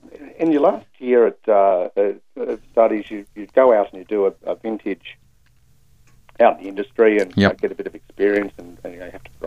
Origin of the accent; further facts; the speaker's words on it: McLaren Vale, South Australia, Australia; As you know, I grew up in McLaren Vale.